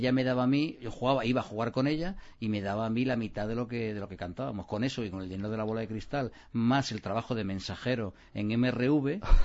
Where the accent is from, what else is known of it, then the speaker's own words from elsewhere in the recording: Seville, Andalusia, Spain; born there; Nací en Sevilla, sí.